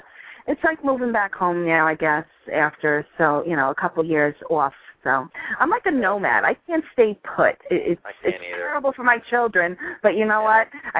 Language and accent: English; New York, United States; I'm originally from New York